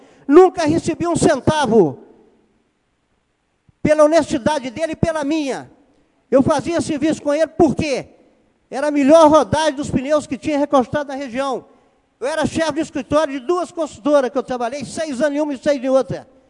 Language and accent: Portuguese; Itabirito, Minas Gerais, Brazil; Como cidadão, como vereador, como nascido e criado em Itabirito.